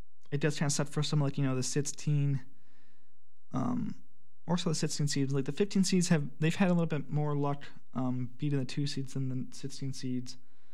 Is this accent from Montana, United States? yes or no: no; Iowa, United States; born there; I mean, I was born in Iowa, so it kind of would be nice to see them win it all